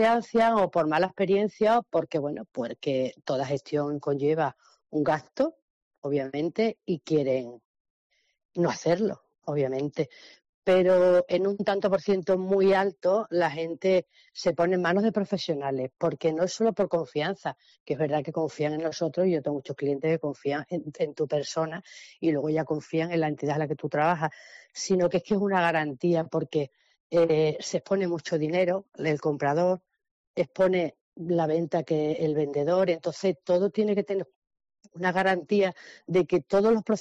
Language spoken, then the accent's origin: Spanish; Almendralejo, Extremadura, Spain; todas las personas que trabajamos en la oficina somos de Almendralejo.